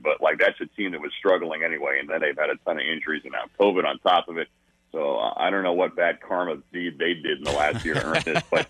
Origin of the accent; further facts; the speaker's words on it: Colorado Springs, Colorado, United States; born there; Well, I was born in Colorado Springs on a snowy day.